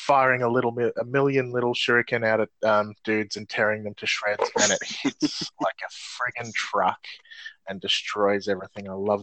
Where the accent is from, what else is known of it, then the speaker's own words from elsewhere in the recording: Australia; I'm Australian, so I'll say I enjoy the boomerang.